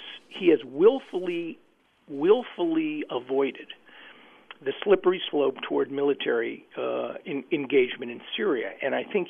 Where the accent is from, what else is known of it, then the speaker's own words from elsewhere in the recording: United States; I speak as an American here, as an analyst